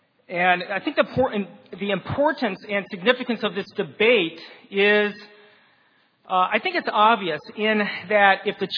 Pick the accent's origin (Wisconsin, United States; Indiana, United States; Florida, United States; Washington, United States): Wisconsin, United States; now in New Jersey, United States; I'm originally from Wisconsin. I'm exiled in New Jersey.